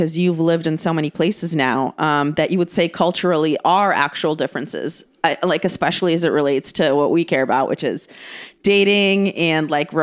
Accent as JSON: {"language": "English", "country": "Ukraine", "second_language": "English", "moved": "yes", "said": "I moved here from Ukraine. So English is my third language. It was like Russian, Ukrainian, then English."}